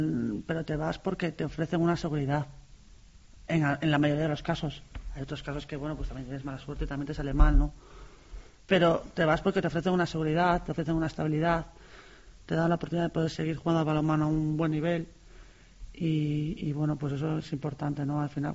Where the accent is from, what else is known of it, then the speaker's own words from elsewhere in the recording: Galicia, Spain; Yo me da igual, yo quiero un cocido gallego. No, sí, soy muy de mi tierra, de mi comida, de mis playas, de mi gente. Soy un poco así, ¿no? Muy morriñenta, como digo yo. Me encanta estar en Galicia